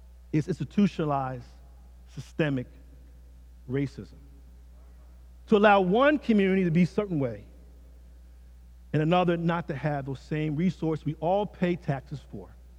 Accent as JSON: {"language": "English", "town": "Philadelphia", "region": "Pennsylvania", "country": "United States", "tie": "born or raised there", "said": "I grew up in North Philadelphia, Benangle Street."}